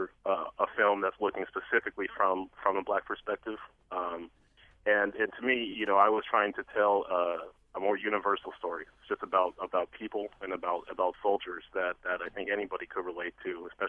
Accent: Portland, Oregon, United States; Yeah, it's my hometown.

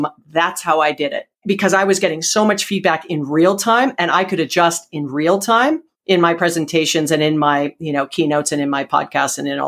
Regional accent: Hawaii, United States; I was a paddler, I'm from Hawaii, so I was a canoe paddler.

